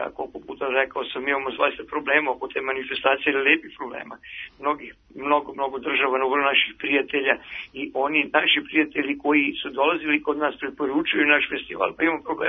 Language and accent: Serbian; Zrenjanin, Vojvodina, Serbia; na Trgu Slobode, kod nas u Zrenjaninu.